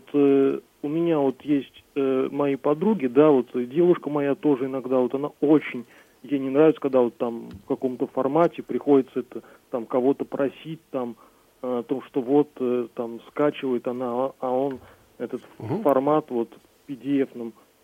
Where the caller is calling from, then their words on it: Elektrostal, Moscow Oblast, Russia; Я Электростали, из Электростали.